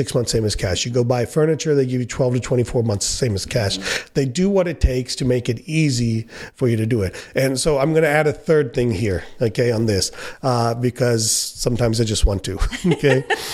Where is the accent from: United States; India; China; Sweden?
India; So nobody wants to, you know, as an Indian, it's like creating a caste system, right?